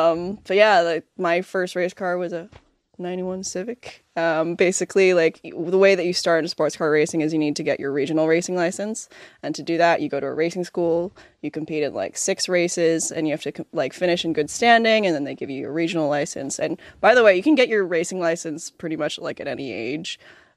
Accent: Toronto, Ontario, Canada; born or raised there

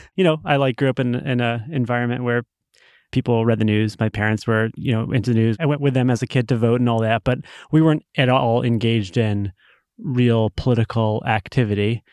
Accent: Rhode Island, United States; I grew up in Rhode Island in, you know, the 90s.

